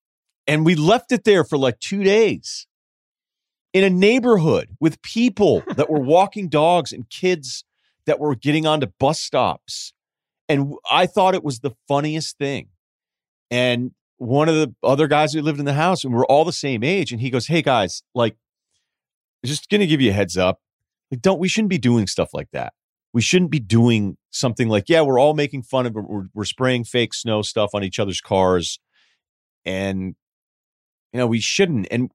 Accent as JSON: {"language": "English", "town": "Martha's Vineyard", "region": "Massachusetts", "country": "United States", "said": "I mean, shit, he thought I was rich because I was from Martha's Vineyard."}